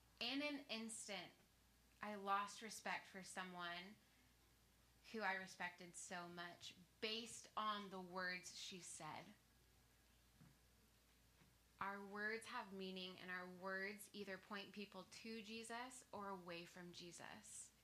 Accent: Arizona, United States; Kelly had dated a friend that I grew up with in Arizona.

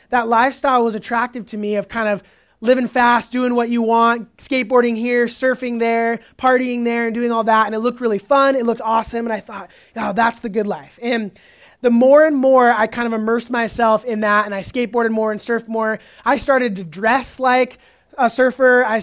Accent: Orange County, California, United States; I grew up in Orange County, where the ocean was right there. I could surf all the time.

